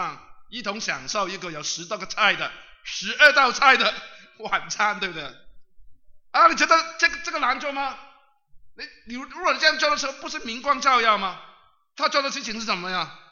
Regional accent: China; 我不是批评啊，我是一个中国人，这样讲也可以吧啊

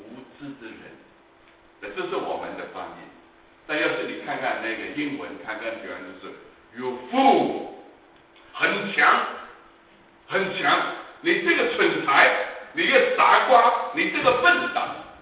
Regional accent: Guangdong, China; 我们广东人就喜欢八八八八八八。

